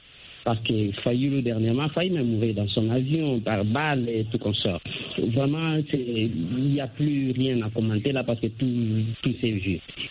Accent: DR Congo; moved away; je suis congolais ici, je vis clandestinement.

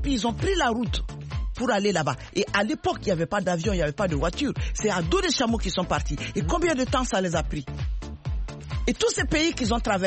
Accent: Mali; Chez nous, au Mali, l'immigration est une tradition.

